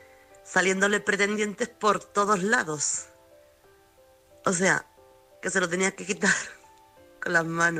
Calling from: Chiclana, Andalusia, Spain; corresponsal de Chiclana.

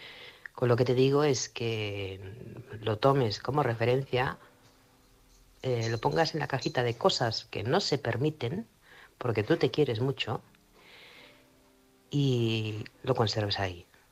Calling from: Manresa, Catalonia, Spain; corresponsal de Manresa, Barcelona.

